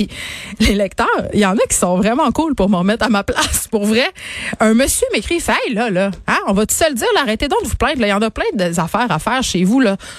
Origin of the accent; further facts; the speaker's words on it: Saguenay, Quebec, Canada; Ben, écoute, là, je viens du Saguenay.